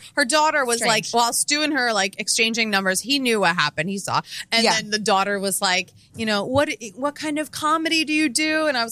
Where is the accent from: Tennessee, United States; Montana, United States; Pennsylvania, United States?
Pennsylvania, United States; I grew up on the Long Island of Philadelphia.